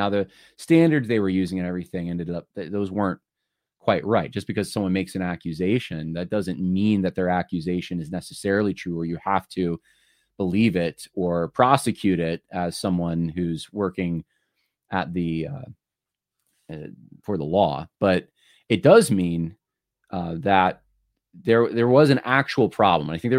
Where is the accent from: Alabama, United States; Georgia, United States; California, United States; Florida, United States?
California, United States; born there; My family, both sides, my grandparents, they lived in California. I was born in California.